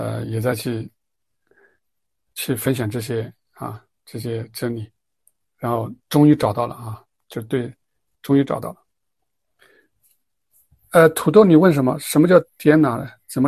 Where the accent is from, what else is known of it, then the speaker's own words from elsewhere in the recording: Jiujiang, Jiangxi, China; 我是九江人，然后我这次回去也是去九江。